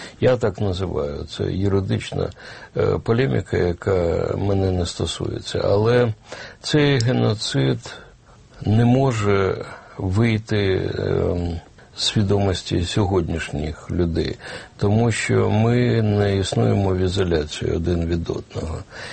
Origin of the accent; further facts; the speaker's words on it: Kyiv, Ukraine; Я, киянин, народився в родині, ну, такій свідомій, інтелігентній родині